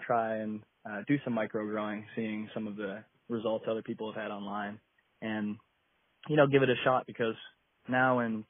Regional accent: Ohio, United States; I'm living in Southern California currently, but I was raised in Ohio

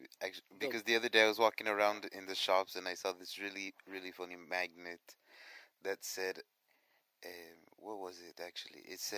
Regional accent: United States; I am Mexican, but I'm American. I'm born in America, and I was raised in America, going always to Mexico, spending all my summer and winter breaks

